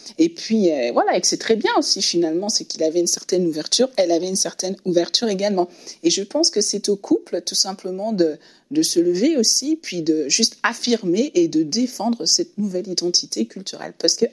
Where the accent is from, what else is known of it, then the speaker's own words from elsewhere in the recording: Belgium; vu que j'ai grandi aussi en Belgique